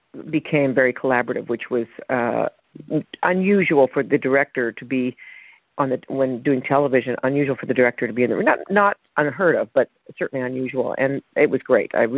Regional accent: Canada; possibly because I grew up in Canada.

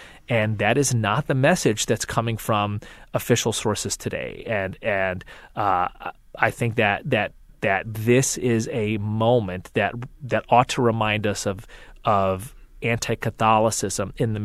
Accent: Chicago, Illinois, United States; I'm a Chicagoan, so I'm kind of trying to remember my New York geography a little bit here.

